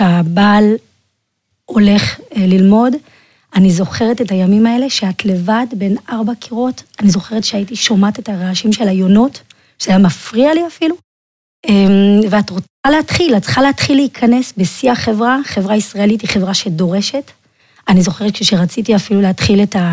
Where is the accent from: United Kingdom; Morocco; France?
France; now in Israel; מצרפת. אצלנו זה מקובל, כאילו בחינוך שאנחנו קיבלנו